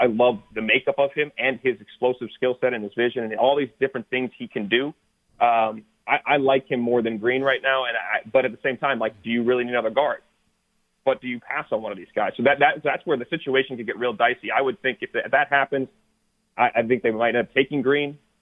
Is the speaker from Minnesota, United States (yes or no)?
no; Pittsburgh, Pennsylvania, United States; because growing up in Pittsburgh, I would have bet 10 grand you guys asked that question.